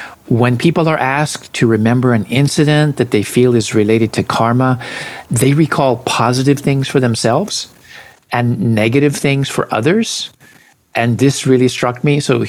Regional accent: United States; as an American, I have trouble keeping up with British humor

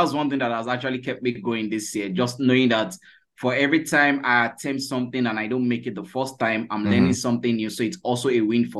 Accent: Lagos, Nigeria; Well, so first of all, you know, I'm from Nigeria, Lagos, Nigeria. I grew up in a place called Festac Town. That was where I grew up.

